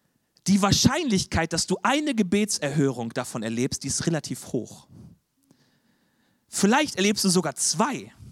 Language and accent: German; Schleswig-Holstein, Germany; Deswegen bin ich auch aus Schleswig-Holstein ins Ruhrgebiet umgezogen.